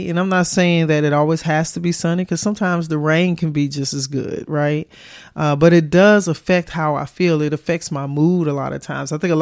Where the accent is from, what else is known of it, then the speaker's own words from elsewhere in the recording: Chicago, Illinois, United States; now in US South; But I was born and raised in Chicago, and a lot of my family's still there in Chicago, right?